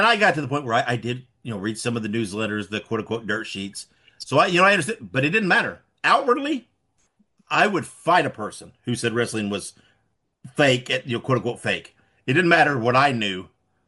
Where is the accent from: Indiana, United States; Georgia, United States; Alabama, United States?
Indiana, United States; Well, I'm originally from Indiana. That's why I asked that. I'm not there now, but spent the majority of my life in Indiana.